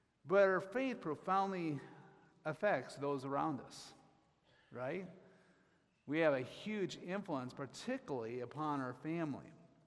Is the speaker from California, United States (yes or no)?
no; Iowa, United States; Growing up in Iowa, you know, I was part of a very conservative, you know, or a reserved culture